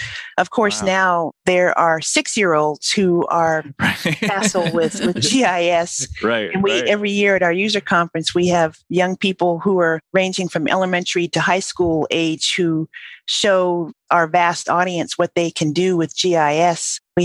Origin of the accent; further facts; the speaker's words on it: Hawaii, United States; So I grew up in the Hawaiian Islands, so I always start there.